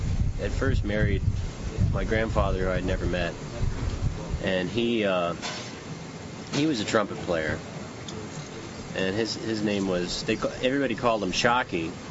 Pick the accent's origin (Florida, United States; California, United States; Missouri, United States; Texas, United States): Texas, United States; Houston; I'm from Houston, and he, Houston just had this thing where it had a lot of smooth jazz people coming through.